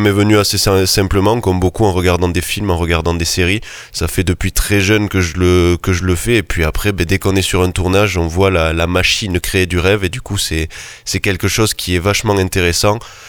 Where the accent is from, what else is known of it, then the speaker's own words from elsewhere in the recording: Occitanie, France; du coup, je suis un petit de la région, c'est-à-dire que je viens des Hautes-Pyrénées, donc du petit village de Lucin-Sauveur. J'ai fait mes études par ici, au DUT technique de commercialisation